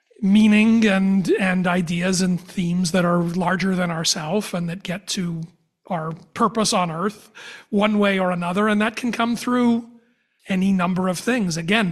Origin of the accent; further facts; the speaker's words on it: Cincinnati, Ohio, United States; I'm from Cincinnati and I'm a big Reds fan.